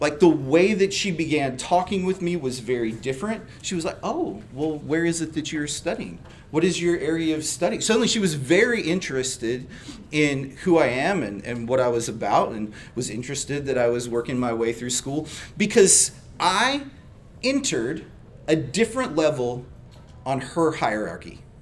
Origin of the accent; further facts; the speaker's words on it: Phoenix, Arizona, United States; and I grew up in Phoenix, and so framing houses in Phoenix meant starting about 5 a.m.